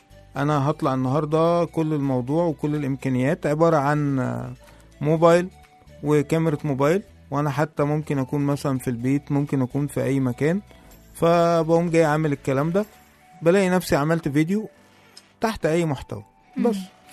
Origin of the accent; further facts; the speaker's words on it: Egypt; الموضوع للاسف بقى منتشر جدا لان احنا عندنا في مصر طبيعه الامر ان احنا بنحب نقلد